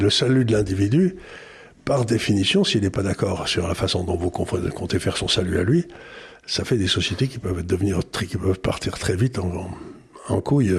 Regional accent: South Korea; quand j'étais jeune, en Corée, de temps en temps, ils faisaient des grèves

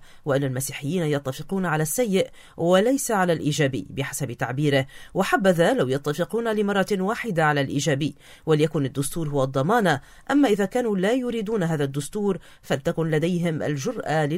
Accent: Lebanon; فيما بيننا كلبنانيين

